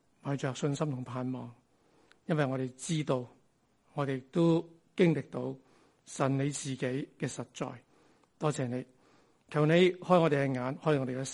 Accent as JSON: {"language": "Chinese", "country": "Hong Kong", "said": "相信大家都很感受到我们香港人所过的日子是很不容易。"}